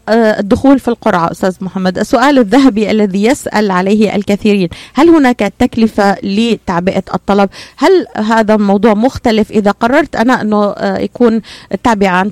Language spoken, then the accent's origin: Arabic; Palestine; now in Dubai, United Arab Emirates; يعني أنا مثلا مواطنة من فلسطين ومقيمة في دبي.